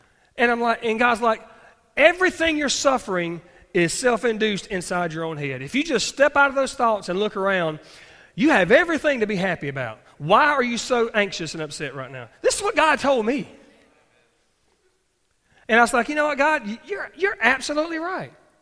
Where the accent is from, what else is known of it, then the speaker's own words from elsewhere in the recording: Mississippi, United States; I'd resigned my job back in my home state of Mississippi.